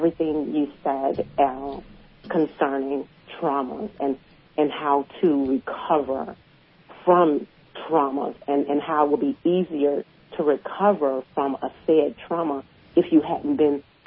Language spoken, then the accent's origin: English; California, United States; I'm from California. I'm from California.